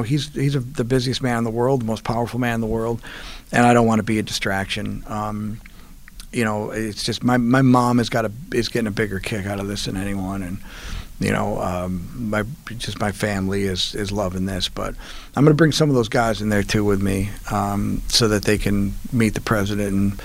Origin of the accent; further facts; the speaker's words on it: Buffalo, New York, United States; Western New York, this is my hometown. I love Western New York. I love Buffalo.